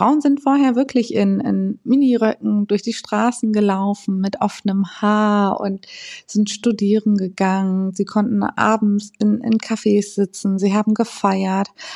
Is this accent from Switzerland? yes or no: no; Afghanistan; now in Germany; besonders aber auch für mein Heimatland Afghanistan und auch hier in Deutschland.